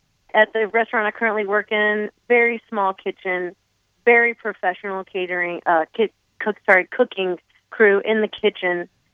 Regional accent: Florida, United States; Well, I grew up in North Florida, and my granddad always had a farm there.

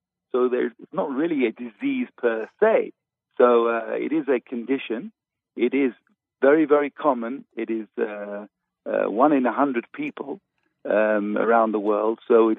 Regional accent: England, United Kingdom; moved away as an adult; now in Jerusalem, Israel; I was born and trained in England, and we came on Aliyah in 1985.

